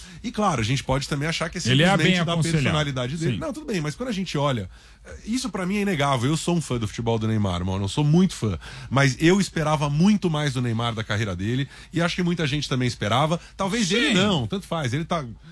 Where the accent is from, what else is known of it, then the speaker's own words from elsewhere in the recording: Brazil; Eu, como brasileiro, sei bem o que você pode fazer pra gente respeitar mais.